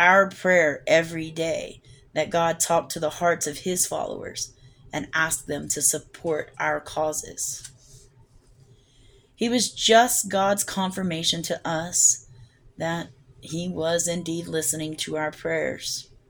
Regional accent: Baton Rouge, Louisiana, United States; I went back to my hometown in Baton Rouge, summer before last, flying cotton candy on the side of Sherwood and College and Corsi like a crackhead.

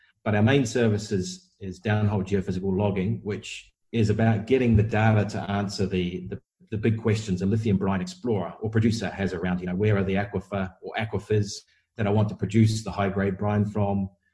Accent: New Zealand; moved away as an adult; my backstory is I'm originally from New Zealand. I finished a mechanical engineering degree there, and then I went off and spent 10 years working on oil rigs across Europe.

